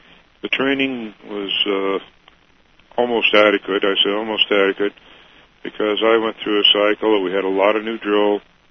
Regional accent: Washington, United States; I was born in Prosser, Washington in November 1940. I grew up in the Yakima Valley.

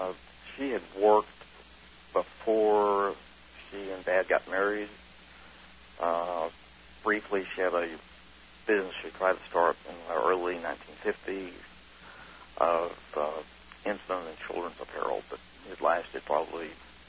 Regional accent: Fort Worth, Texas, United States; born there; I was born in Fort Worth, Texas, 11/23/43.

